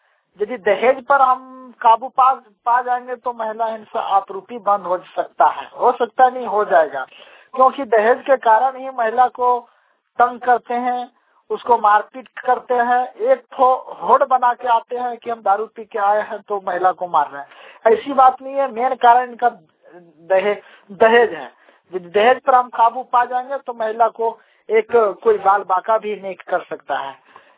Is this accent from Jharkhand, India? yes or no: yes; Giridih, Jharkhand, India; मैं गिरिडीह ब्लॉक और गिरिडीह जिला का रहने वाला हूँ।